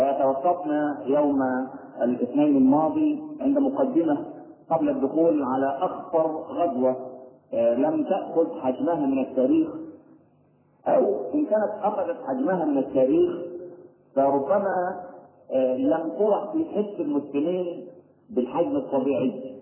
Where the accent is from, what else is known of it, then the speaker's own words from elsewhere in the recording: Egypt; لكن إحنا كمصريين معتبرين العيش